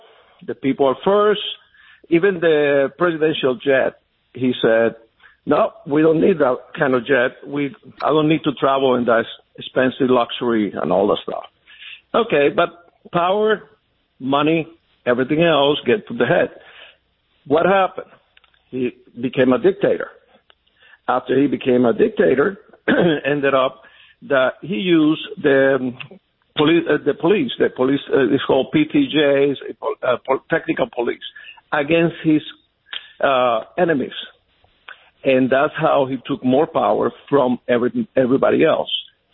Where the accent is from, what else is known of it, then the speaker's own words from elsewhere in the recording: Venezuela; moved away as an adult; now in United States; I came here in 1978. I came from Venezuela. I came to study